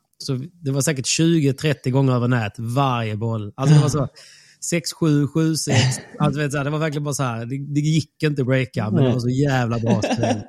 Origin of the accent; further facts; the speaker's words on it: Skåne, Sweden; jag håller även på att renovera ett hus nere i Skåne där jag är ifrån